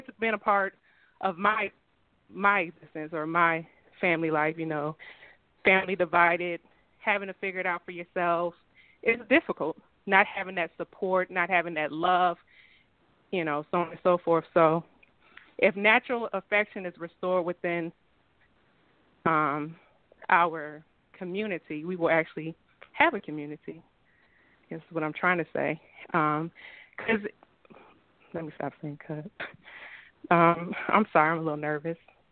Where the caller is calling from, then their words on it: Richmond, Virginia, United States; I'm calling from Richmond, Virginia.